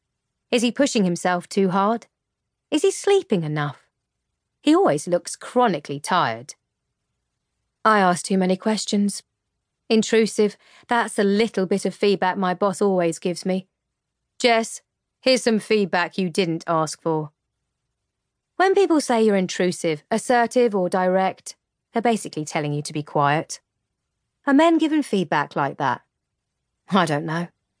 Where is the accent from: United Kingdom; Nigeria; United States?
United Kingdom; London; now in Bath, United Kingdom; whereas I'm originally from the East End, London. I've been living here for 20 years